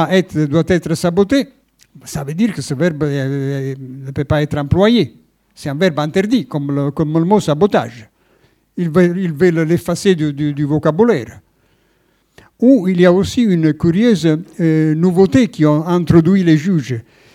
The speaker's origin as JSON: {"language": "French", "country": "Italy", "said": "Parce que c'est ça, en discussion, chez nous, en Italie."}